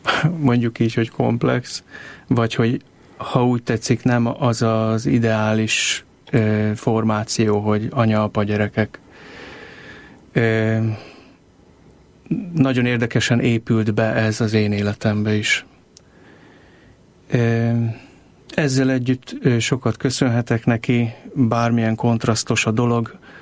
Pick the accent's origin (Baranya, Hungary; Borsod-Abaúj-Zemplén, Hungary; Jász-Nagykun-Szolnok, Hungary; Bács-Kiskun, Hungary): Baranya, Hungary; Pécs; Pécsi születésű vagyok, és úgy szoktam mondani, hogy az első 7 évem az Pécs-Uránvároshoz kötődik, egy lakótelep, amiről viszonylag kevés emlékem van.